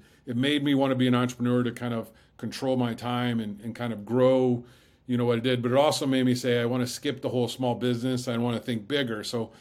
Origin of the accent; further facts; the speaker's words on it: Fort Wayne, Indiana, United States; I grew up in South Fort Wayne, which is a very diverse community.